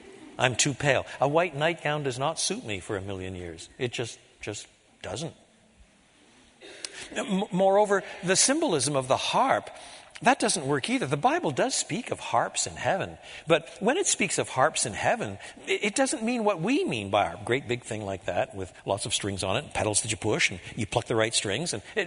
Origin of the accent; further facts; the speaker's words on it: Canada; I was brought up in Canada, but all of my literature and background and so on was from this side of the Atlantic. And on top of that, my parents were both born here.